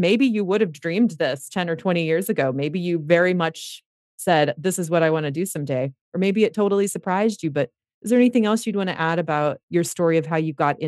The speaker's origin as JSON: {"language": "English", "country": "United States", "said": "I'm an American."}